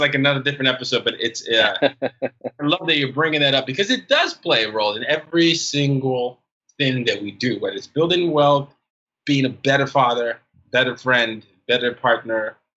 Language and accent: English; Nigeria; Now, I come at it from the Nigerian perspective, and I go to therapy.